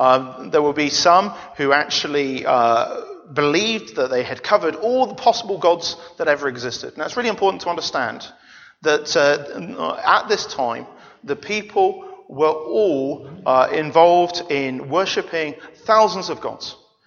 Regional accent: India; now in London, United Kingdom; It's kind of interesting, growing up in India, where they all were, slowly bit by bit, they've all been entering this country.

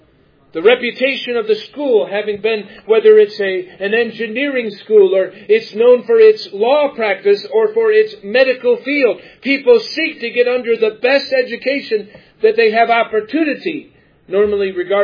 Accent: Cleveland, Ohio, United States; I grew up in Northeast Ohio. I'm from Cleveland.

